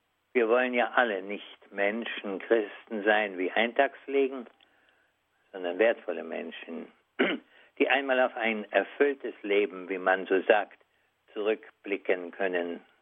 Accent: Wrocław, Lower Silesian Voivodeship, Poland; moved away; durch die Straßen meiner Heimatstadt Breslau ging. Also war ich im Traum ungefähr 10 bis 14 Jahre alt, denn 1945 mussten wir fliehen.

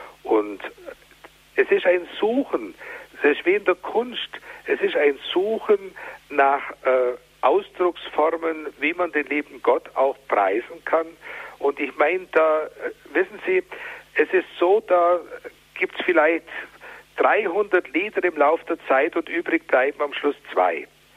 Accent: Nördlingen, Bavaria, Germany; Bei uns in meiner Heimatstadt Nördlingen waren die Meierndachten überfüllt

